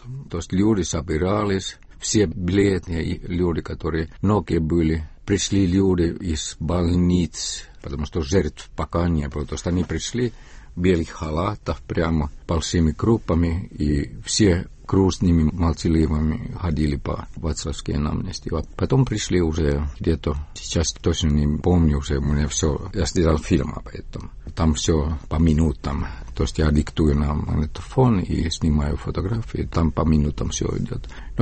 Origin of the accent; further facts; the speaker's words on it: Estonia; И, ну, может быть, они помнят, что я эстонец.